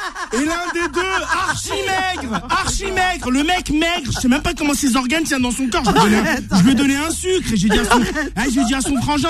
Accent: Morocco; Voilà, je suis marocain.

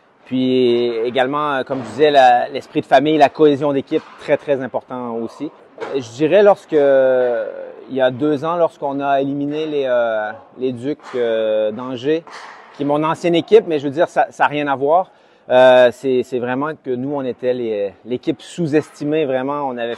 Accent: Canada; Moi, je suis, vous l'avez sûrement entendu avec dans mon accent, mais je suis canadien.

